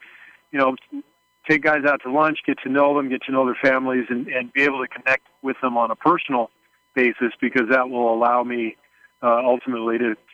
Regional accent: California, United States; And I'm from California, which is important to me to be near my family.

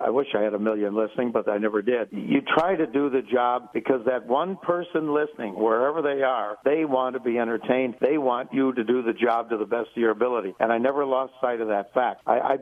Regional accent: Chicago, Illinois, United States; I grew up in Chicago and listening to some of the great announcers, Lloyd Pettit on the Blackhawks, Bob Elson with the White Sox.

